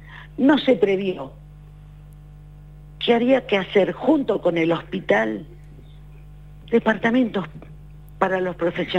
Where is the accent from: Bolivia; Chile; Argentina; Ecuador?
Argentina; San Martín de los Andes, Neuquén; born there; Déjame decirte algo. Yo soy nacida en San Martín de los Andes.